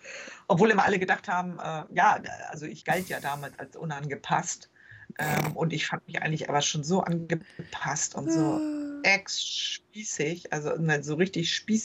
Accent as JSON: {"language": "German", "region": "Schleswig-Holstein", "country": "Germany", "tie": "born or raised there", "said": "und ich bin ja auf dem Dorf da groß geworden, im Lübecker Umkreis."}